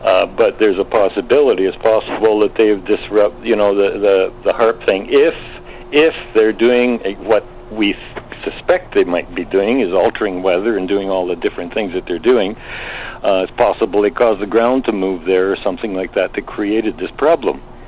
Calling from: British Columbia, Canada; I'm calling from British Columbia.

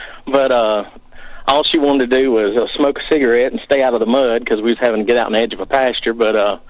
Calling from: Mississippi, United States; Hey, Kevin. Hey, Ed. … from Mississippi.

